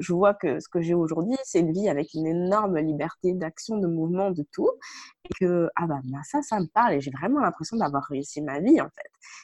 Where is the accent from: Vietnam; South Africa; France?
France; also born or lived in Canada; je suis française, mais en même temps, la France, c'est pourtant mon pays parce que bah, le fait d'avoir habité au Canada, peut-être d'être au Mexique